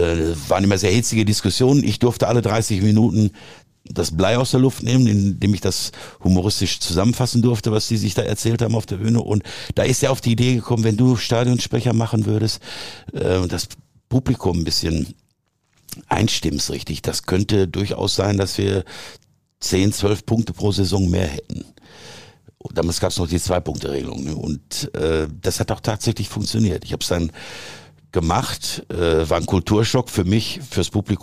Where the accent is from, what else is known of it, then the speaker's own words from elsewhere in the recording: Dortmund, North Rhine-Westphalia, Germany; Ich bin geboren am Borsigplatz, wie sich das gehört. Näher am Borsigplatz als der BVB sogar. Und aufgewachsen dann später in Ewing.